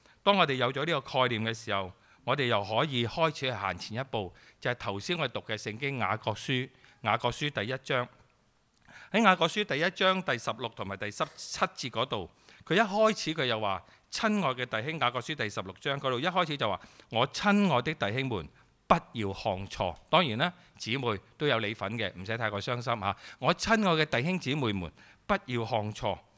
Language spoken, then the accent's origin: Cantonese; Guangdong, China; 特别我哋广东人吓，我哋咧食嘢都中意食新鲜啊